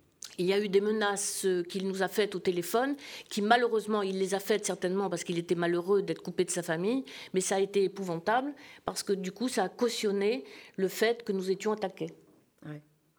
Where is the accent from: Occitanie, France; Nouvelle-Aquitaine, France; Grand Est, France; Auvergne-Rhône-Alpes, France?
Nouvelle-Aquitaine, France; Bordeaux; moi, je suis bordelaise. Une partie de ma famille est bordelaise, une autre, mon papa était poitevin. Ils se sont rencontrés, mes parents se sont rencontrés en Agenais après-guerre.